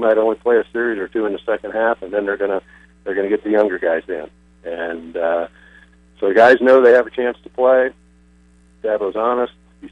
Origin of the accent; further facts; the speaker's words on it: Cleveland, Ohio, United States; Well, I grew up in Cleveland, Ohio, so I never cared much about college football.